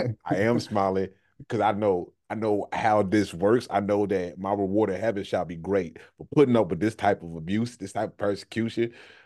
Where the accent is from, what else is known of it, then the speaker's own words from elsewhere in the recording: Virginia, United States; I went up there because I'm originally from Virginia, so it's a cool opportunity for my kids to see like my family and everything while we're up there. I'm not from Virginia Beach, but we go up there.